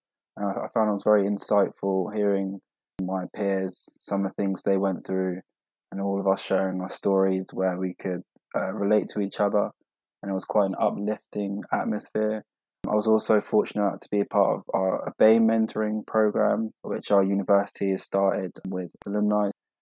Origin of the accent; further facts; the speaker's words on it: London, United Kingdom; I am from London. I am half Ghanaian and half English.